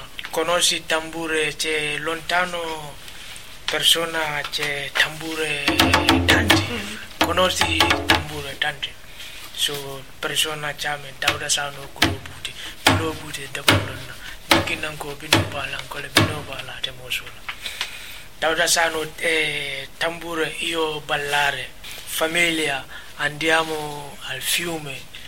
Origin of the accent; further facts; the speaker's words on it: Gambia; Italian is a second language; now in Italy; Io vengo dal Gambia.